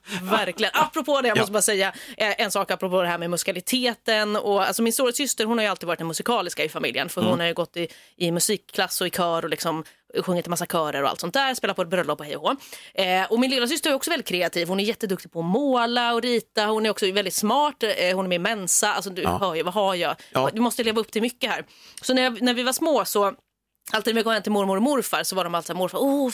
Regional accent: Stockholm, Stockholm County, Sweden; Jag är ju stockholmare, så jag säger Järvsö.

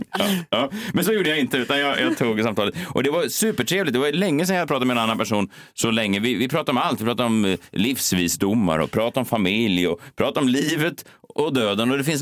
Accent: Sweden; Nej, man står ju som en svensk fåne och bara, jag trodde vi var kompisar.

